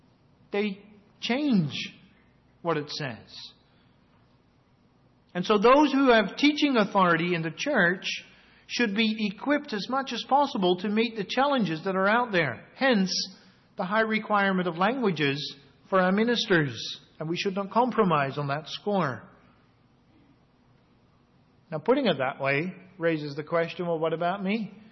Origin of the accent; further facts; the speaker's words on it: Australia; I grew up with it in Australia in part.